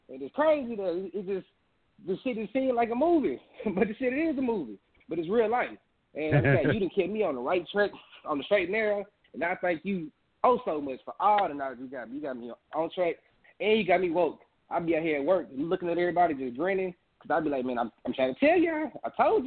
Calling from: Houston, Texas, United States; Hey, I'm calling from Houston, Texas, bro. Shout out to Texas.

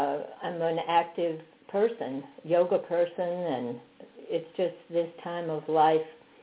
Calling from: Fredericksburg, Virginia, United States; I'm in Fredericksburg, Virginia.

